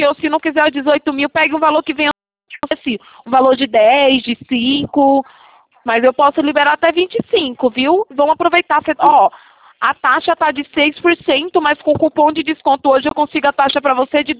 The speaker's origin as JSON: {"language": "Portuguese", "town": "Itatiba", "region": "São Paulo", "country": "Brazil", "said": "Eu sou da cidade de Itatiba, interior de São Paulo"}